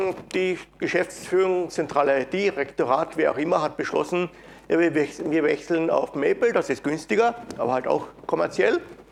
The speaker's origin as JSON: {"language": "German", "town": "Graz", "region": "Styria", "country": "Austria", "said": "Ich komme aus Graz, bin dort Mitglied des Organisationsteams der dortigen Linux-Tage."}